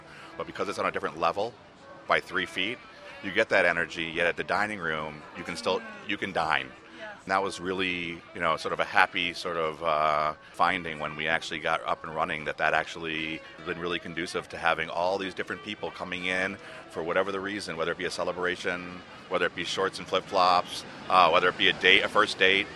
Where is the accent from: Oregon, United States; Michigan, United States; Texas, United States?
Michigan, United States; Ann Arbor; I was originally from Ann Arbor. I still have family in Ann Arbor.